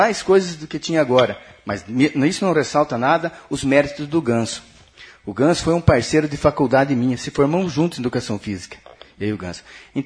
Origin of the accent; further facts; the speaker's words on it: Corbélia, Paraná, Brazil; porque sou morador e nasci em Corbélia. Então, não sou outro que pouco tempo que estou em Corbélia, mas nasci aqui.